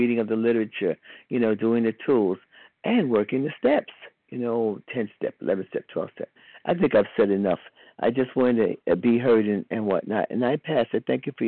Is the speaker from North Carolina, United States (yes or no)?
yes; Charlotte, North Carolina, United States; I'm from Charlotte.